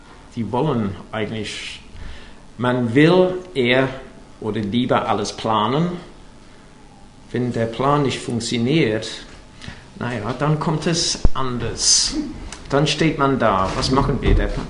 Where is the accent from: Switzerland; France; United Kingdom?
United Kingdom; England; German is a second language; now in Germany; Ich bin Engländer, ja.